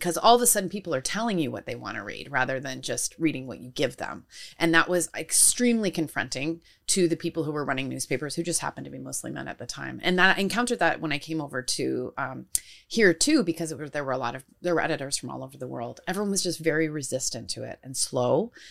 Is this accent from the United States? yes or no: no; Canada; moved away as an adult; But I came from Canada where everyone's getting laid off.